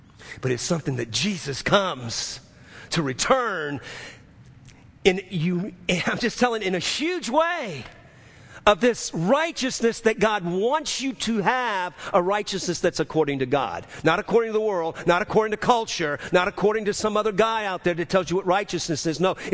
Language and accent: English; New Orleans, Louisiana, United States; And I grew up in New Orleans.